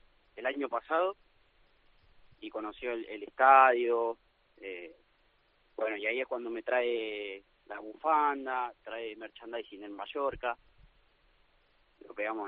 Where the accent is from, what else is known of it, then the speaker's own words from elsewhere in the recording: Ushuaia, Tierra del Fuego, Argentina; yo soy argentino, nací acá en Ushuaia. Y nada, lo del Mallorca es por mi abuelo, más que nada, que él nació ahí en San Juan.